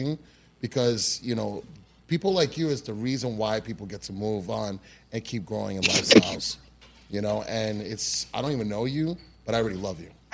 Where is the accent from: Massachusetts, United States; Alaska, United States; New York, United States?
New York, United States; I'm originally from New York. You know, coming from New York to Florida, you know, I see some crazy things in New York, but oh my gosh, does it beat Florida?